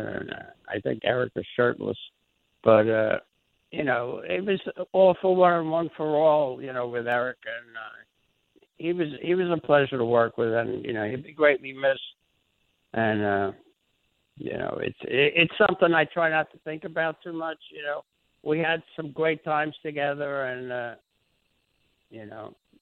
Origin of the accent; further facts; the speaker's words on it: Bronx, New York, United States; But we grew up in the Bronx together.